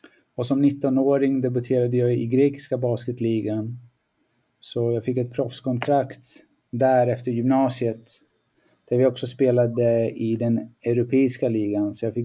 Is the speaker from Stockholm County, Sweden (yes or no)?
yes; Stockholm, Stockholm County, Sweden; Nej, jag är född och växte upp här i Västerort, i Stockholm, i Tensta, Rinkeby.